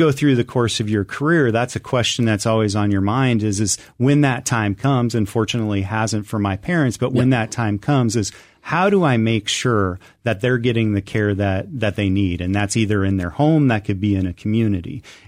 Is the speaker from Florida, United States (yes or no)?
no; Iowa, United States; I'm an only child. I grew up in Iowa. My parents still live in Iowa.